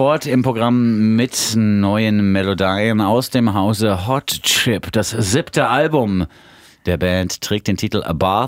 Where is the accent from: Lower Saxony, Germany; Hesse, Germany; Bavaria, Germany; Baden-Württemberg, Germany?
Hesse, Germany; Frankfurt; born there; also born or lived in Berlin; Also als in Frankfurt geborener Typ, der dann auch in Berlin und so.